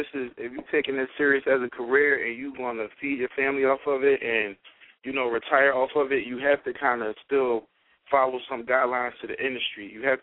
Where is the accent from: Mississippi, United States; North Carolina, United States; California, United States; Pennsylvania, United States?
Pennsylvania, United States; Philadelphia; now in Miami, United States; I'm from Philadelphia. I live in Miami. Miami people show me love, so I've been here for 3 years